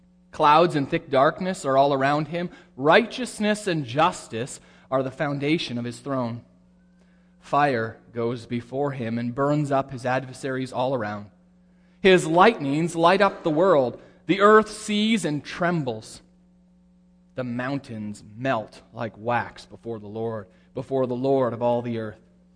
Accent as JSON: {"language": "English", "country": "Canada", "said": "Because as a Canadian, when Charles was proclaimed king, he became, if only symbolically, my king."}